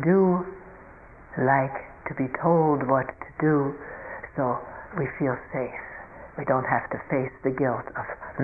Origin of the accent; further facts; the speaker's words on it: Germany; English is a second language; I was a very scared child, of course, growing up in Germany